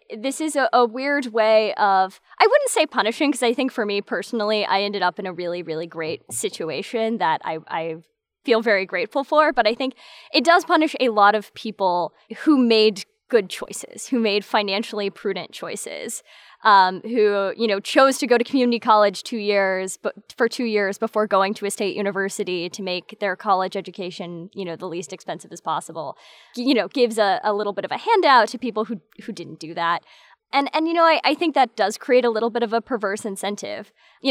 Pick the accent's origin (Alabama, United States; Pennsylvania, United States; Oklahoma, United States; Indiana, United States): Alabama, United States; Because I grew up in Alabama. That's my local state university.